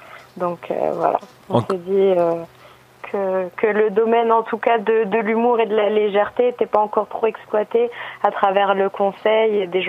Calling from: Lille, Hauts-de-France, France; Je suis à Lille.

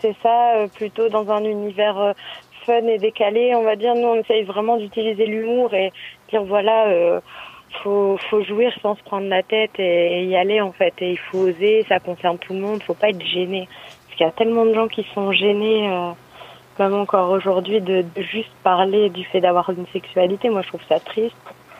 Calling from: Lille, Hauts-de-France, France; Je suis à Lille.

